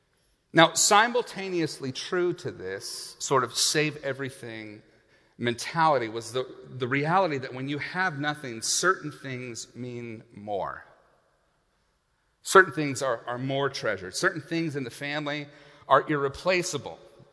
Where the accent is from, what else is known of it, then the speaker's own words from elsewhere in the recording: Cave Junction, Oregon, United States; You know, I grew up in Cave Junction for the first half of my life. Now, if you are not from around here, that may not mean anything.